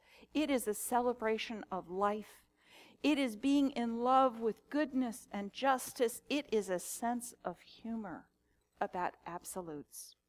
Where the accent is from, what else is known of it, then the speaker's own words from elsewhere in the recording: Maryland, United States; now in Virginia, United States; nor in my home state in Maryland.